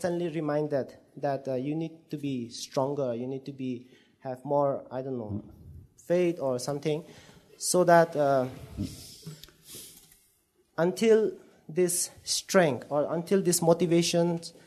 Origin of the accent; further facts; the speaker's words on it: Manipur, India; I'm from Manipur.